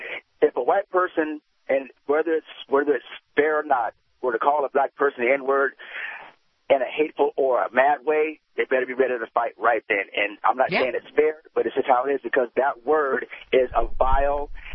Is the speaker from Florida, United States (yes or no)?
yes; Florida, United States; And I'm originally from Florida, and white people in Florida that are from there say it proudly, I'm a Florida cracker.